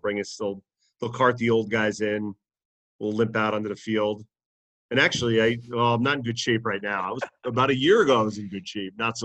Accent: Massachusetts, United States; I mean, we come from... we're from Massachusetts, Western Mass.

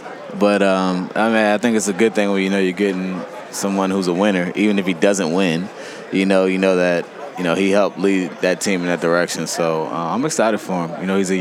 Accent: Virginia, United States; You know, I'm from Virginia, went to school in Maryland

